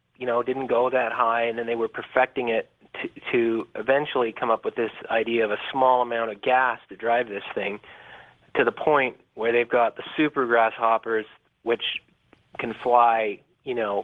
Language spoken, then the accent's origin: English; Canada; I'm actually Canadian